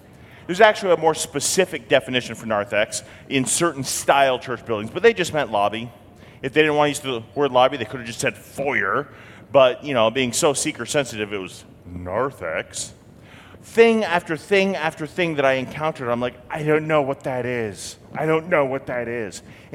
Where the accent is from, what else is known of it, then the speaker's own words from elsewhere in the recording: New England, United States; I grew up in New England, which is to say I grew up in a very liberal, non-Christian area.